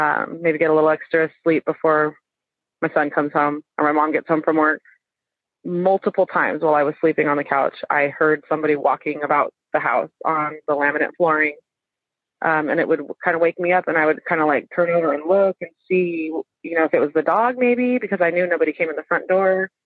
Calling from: Austin, Texas, United States; also born or lived in Southern California; I'm calling from the Austin, Texas area.

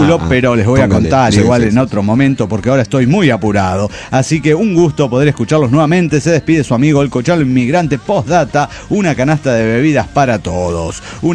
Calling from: Tulancingo, Hidalgo, Mexico; soy el zapatista de Tulancingo Hidalgo

